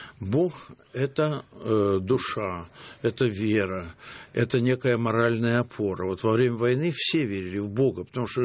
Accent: Saint Petersburg, Russia; Ну, мой родной город, на самом деле, Ленинград.

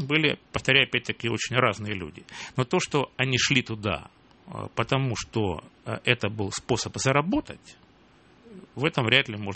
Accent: Rostov-on-Don, Rostov Oblast, Russia; о моем родном городе Ростове.

